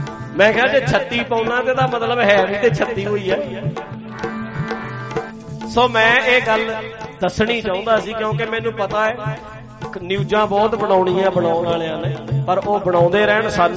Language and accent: Punjabi; Punjab, India; ਅਸੀਂ ਪੰਜਾਬੀ ਹਾਂ, ਮੁੱਖ ਤੇ ਦਾੜਾ ਸਿਰ ਤੇ ਦਸਤਾਰ ਹੈ, ਅਸੀਂ ਗੁਰੂ ਦੇ ਸਿੱਖ ਵੀ